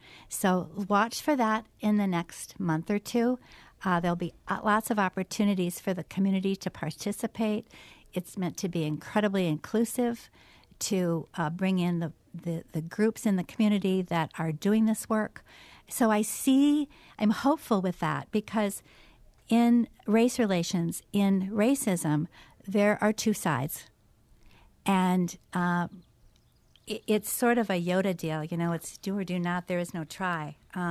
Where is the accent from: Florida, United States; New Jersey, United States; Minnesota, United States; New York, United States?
Minnesota, United States; Minneapolis; I grew up in Minneapolis, so, take it from there to today.